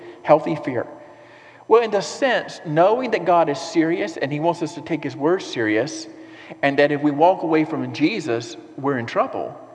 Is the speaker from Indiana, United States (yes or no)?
no; Florida, United States; And we're from Florida. We're from, it's flat here, Roosevelt Bridge is the biggest thing we've ever been on